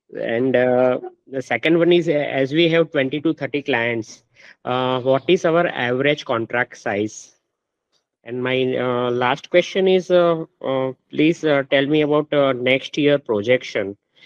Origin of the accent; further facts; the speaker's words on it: Mumbai, Maharashtra, India; from Mumbai, and I am one of your investors.